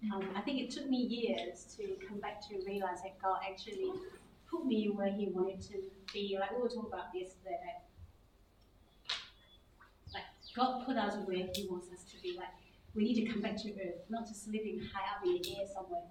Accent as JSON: {"language": "English", "country": "China", "said": "It used to be, because I come from China, right?"}